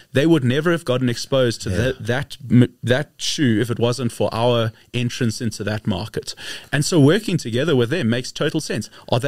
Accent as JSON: {"language": "English", "country": "South Africa", "said": "particularly as South African producers, to go to the world and say, guys, we're better than the rest."}